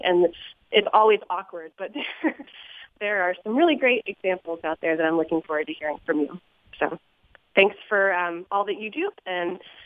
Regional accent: Glenarden, Maryland, United States; I'm from Glen Arden, Maryland.

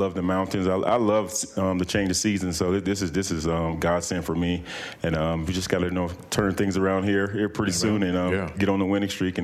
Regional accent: Lyons, Georgia, United States; South Georgia, Lyons, Georgia, about 5,000 people there. But we've had three or four individuals from my hometown go to the NFL

